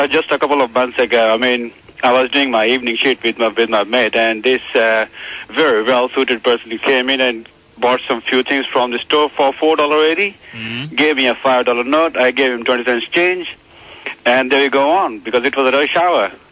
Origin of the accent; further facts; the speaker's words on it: New Delhi, Delhi, India; Well, I'm from New Delhi, India.